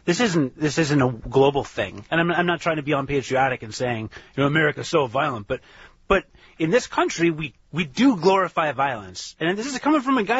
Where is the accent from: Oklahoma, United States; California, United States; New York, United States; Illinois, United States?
Illinois, United States; Rockford; Well, listen, I'm from Rockford, and I hate that I have family members there, because Rockford is very violent right now.